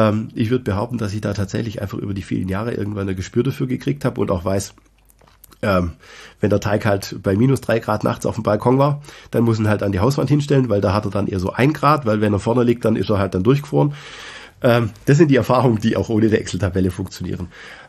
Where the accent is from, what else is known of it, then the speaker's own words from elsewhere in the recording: Swabia, Germany; als Schwabe schmeißt man ja nichts weg, ne?